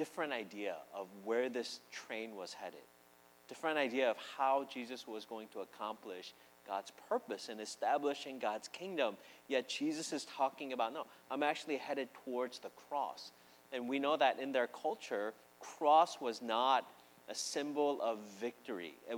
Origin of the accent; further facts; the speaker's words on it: Midwest, United States; the flip side of growing up in the Midwest, you know that sooner or later, that white, beautiful snow is going to turn into